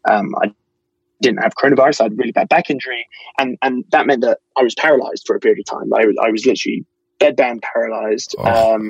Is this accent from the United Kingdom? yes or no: yes; United Kingdom; And I'm British.